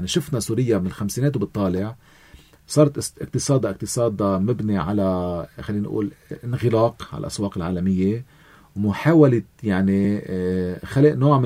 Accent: Lebanon; وبعدنا لليوم نحن كلبنانيين

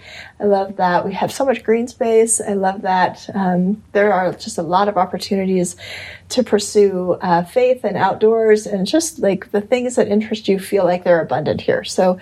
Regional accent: Colorado Springs, Colorado, United States; also born or lived in Burlington; now in Fort Collins, United States; I was not born in Fort Collins. I was born in Burlington, Colorado.

